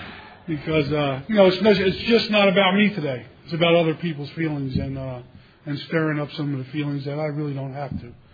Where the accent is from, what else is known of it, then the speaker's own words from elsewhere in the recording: Newark, New Jersey, United States; now in Florida, United States; It says I'm from Florida, but originally I'm from Newark, New Jersey. Now, there's a little bit of a difference there, but it's okay. I got clean up in the Northeast, and that's my roots